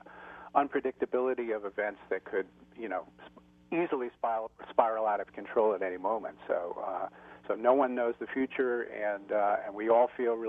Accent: California, United States; as a Californian

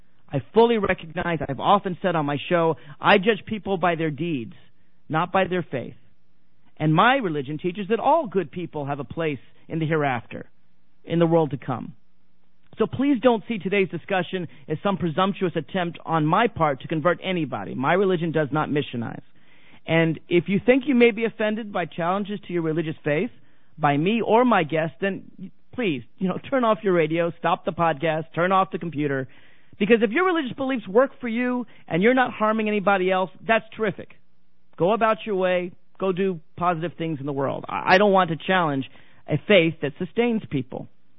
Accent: United States; Now, as an American, I find that profoundly disturbing. As a Jew, doubly so.

